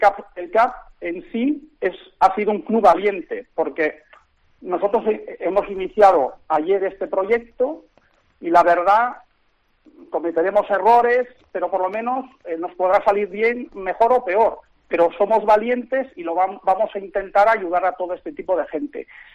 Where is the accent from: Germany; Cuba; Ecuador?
Germany; yo me crié en Alemania, viví allí muchos años